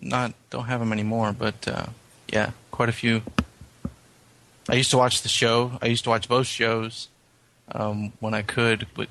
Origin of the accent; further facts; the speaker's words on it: Oregon, United States; I was born in '84, and all I can remember growing up, I grew up in Oregon, and there's a huge yard sale or a garage sale community there